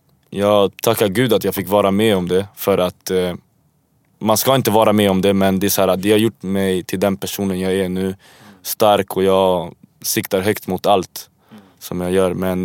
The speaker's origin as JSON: {"language": "Swedish", "town": "Värmdö", "region": "Stockholm County", "country": "Sweden", "tie": "born or raised there", "said": "jag är uppvuxen i Värmdö och tänkte vi var bara 10 invandrarfamiljer liksom."}